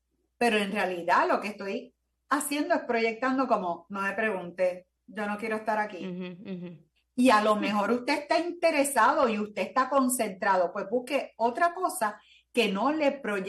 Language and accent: Spanish; Puerto Rico; yo como buena puertorriqueña hablo también con mis manos.